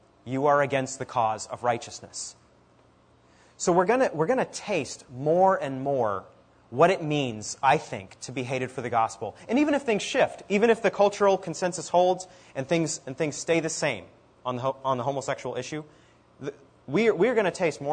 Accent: Maine, United States; I'm from Maine, and she was on Facebook, and we grew up down the street from each other.

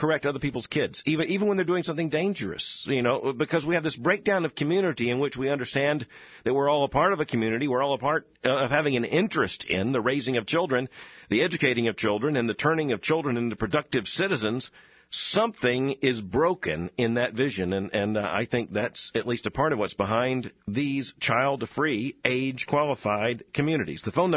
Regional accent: Florida, United States; Now, I grew up in South Florida.

